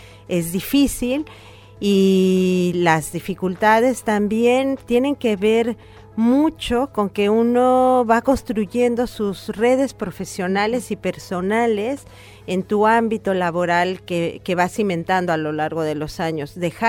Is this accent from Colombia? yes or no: no; Mexico; moved away as an adult; now in Río Gallegos, Argentina; yo vengo de México y la causa por la que vine acá fue porque, bueno, mi pareja es argentino, radica acá en Río Gallegos, en la Patagonia.